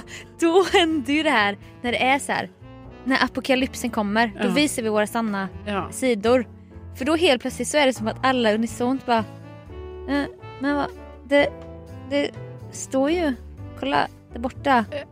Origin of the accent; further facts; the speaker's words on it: Småland, Sweden; jag tänkte som smålänning.